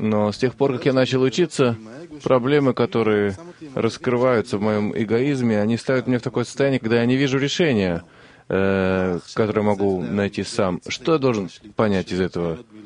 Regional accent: Los Angeles, California, United States; now in Israel; Я из Лос-Анджелеса.

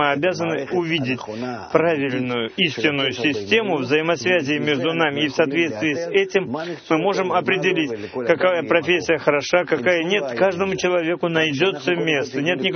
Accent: Israel; Вот я из Мошавы, я понимаю, что такое сельское хозяйство

